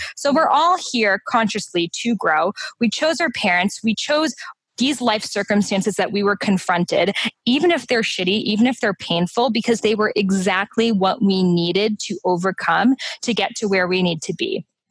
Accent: Iran; Like, if I, in Iran, my home country, said this, I would be in jail.

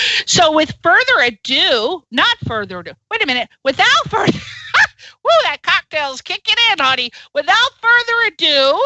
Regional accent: Connecticut, United States; accent: East Coast; Ah, I'm from Connecticut.

